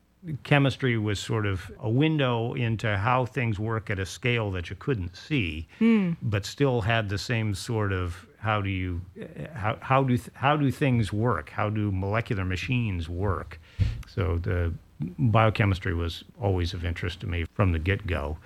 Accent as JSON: {"language": "English", "town": "Portland", "region": "Oregon", "country": "United States", "tie": "born or raised there", "said": "I grew up in rural Portland, a small community that feels very much like Vashon does now."}